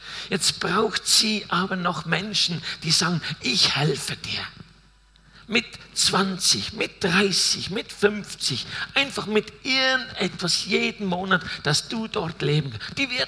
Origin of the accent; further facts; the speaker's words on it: Basel-Landschaft, Switzerland; moved away; also born or lived in Chile / Argentina; Ursprünglich komme ich aus dem Kanton Basel-Land und bin dort im Kreise eine Familie aufgewachsen mit 5 anderen Geschwistern, mit Vater und Mutter. Und dann sind wir 10 Jahre in Chile gewesen und 16 Jahre in Argentinien.